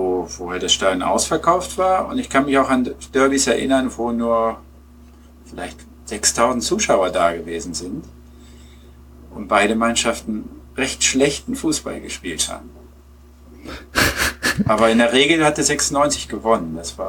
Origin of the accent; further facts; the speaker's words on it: Peine, Lower Saxony, Germany; Nee, gar nicht. Ich komme aus Peine. Und da gibt es halt nur zwei Optionen. Entweder man ist Hannover-Fan oder Braunschweig-Fan.